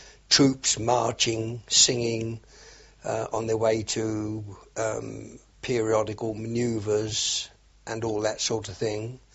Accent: Halifax, Nova Scotia, Canada; born there; I was born in Halifax, Nova Scotia, Canada, on the 7th of November, 1919.

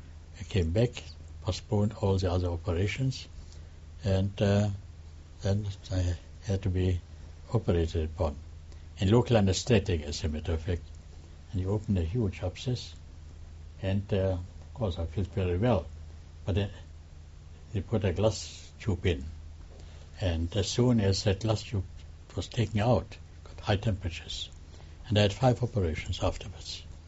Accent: Chorzów, Silesian Voivodeship, Poland; This was an accident hospital in my hometown, in what in that time called Königswitte. Later it became Polish. It's called now Chorzów.

